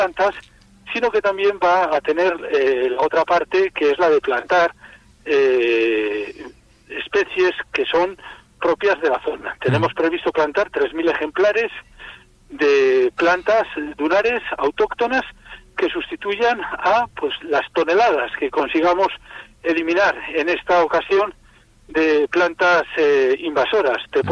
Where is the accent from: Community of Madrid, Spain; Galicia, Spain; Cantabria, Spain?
Cantabria, Spain; Laredo; los que somos de Laredo o visitamos con frecuencia la playa de Laredo